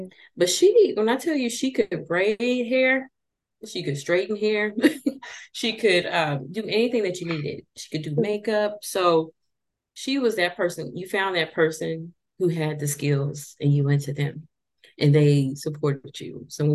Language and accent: English; Little Rock, Arkansas, United States; growing up in Little Rock, I would go to regular like hair salon visits.